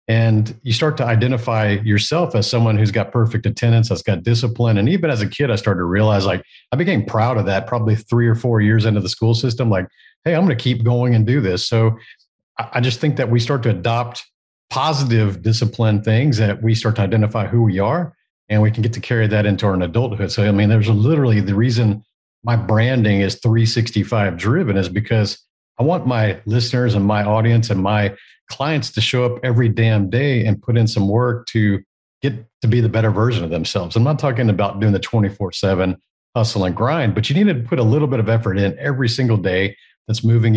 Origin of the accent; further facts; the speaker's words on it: Texas, United States; also born or lived in Japan; But yeah, I grew up in a suburb of Houston, Texas. I was born in Japan. My mom's a Japanese immigrant. My dad's a U.S. Marine. And we moved to Texas before I was 2 years old.